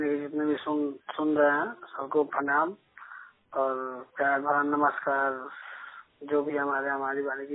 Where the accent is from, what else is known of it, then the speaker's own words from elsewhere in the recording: Bihar, India; मैं बिहार पश्चिमी चंपारण से हूँ … बात कर रहे हैं।